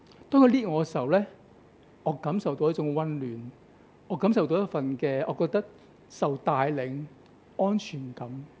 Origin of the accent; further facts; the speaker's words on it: Tsz Wan Shan, Kowloon, Hong Kong; 其實我喺慈雲山長大，咁爸爸而家都住喺慈雲山，